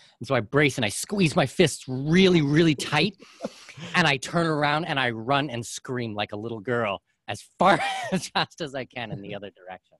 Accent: Canada; Now, like, I'm a Canadian and our taxes are ridiculous there.

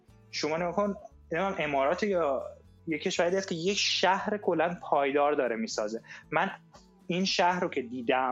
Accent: Isfahan, Iran; من خودم اصفهانیم آقا، من خودم اصفهانیم

